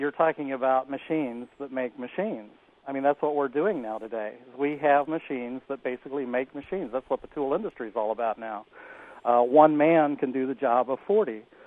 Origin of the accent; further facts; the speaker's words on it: Danville, United States; I was born and raised in Danville, which is an old industrial, heavy industrial mining town for generations.